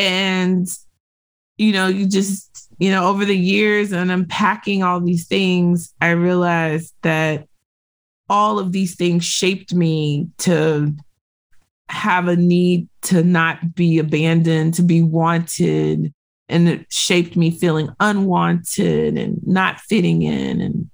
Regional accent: Victoria, Texas, United States; we moved from one house to another house across my little town. I grew up in Victoria, Texas.

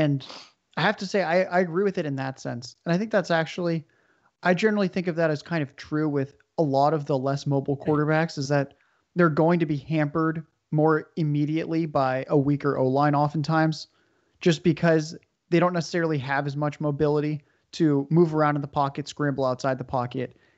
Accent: San Diego, California, United States; With the craft beer question, I'm from San Diego. I have to give the edge to San Diego.

